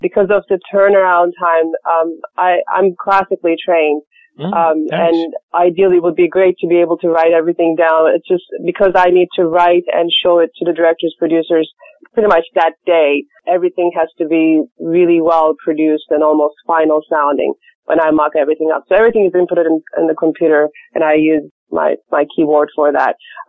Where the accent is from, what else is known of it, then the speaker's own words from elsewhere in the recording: Istanbul, Turkey; So in growing up in Istanbul, that was my childhood, watching American films.